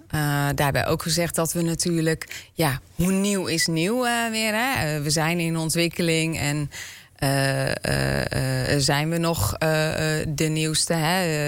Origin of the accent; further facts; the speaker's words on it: Flevoland, Netherlands; Ik ben geboren en getogen in Flevoland. Dus Flevoland zit in mijn hart.